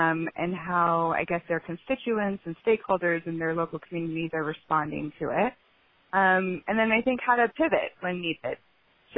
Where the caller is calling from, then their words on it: Denver, Colorado, United States; Hey, good morning, everyone. I'm calling from Denver, Colorado